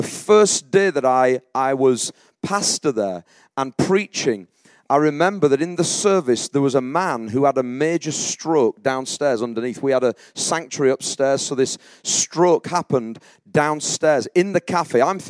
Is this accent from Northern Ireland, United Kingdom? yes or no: no; Yorkshire and the Humber, United Kingdom; moved away as an adult; I grew up around South Yorkshire. This is some of my stomping ground. In 1997, I left for university. I went down to the city of Cambridge.